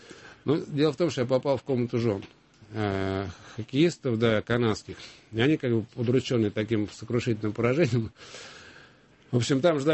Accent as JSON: {"language": "Russian", "country": "Russia", "said": "Я горжусь тем, что я россиянин. До этого был советский гражданин. И никогда не... поменяю российский паспорт ни на какой другой."}